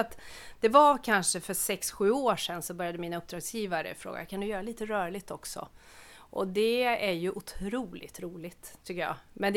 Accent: Värmland, Sweden; Jag åkte faktiskt tillbaka till Värmland och fotade väldigt mycket på gårdarna där jag växte upp.

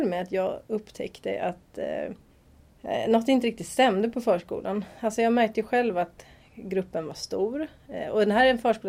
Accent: Tyresö, Stockholm County, Sweden; also born or lived in United States / London; Jag är Tyresöbo och jag är uppväxt i Hanviken i Trollbäcken med mina föräldrar. Och har sen bott i Tyresö mestadels av tiden. Jag försvann till USA i en omgång och London två omgångar.

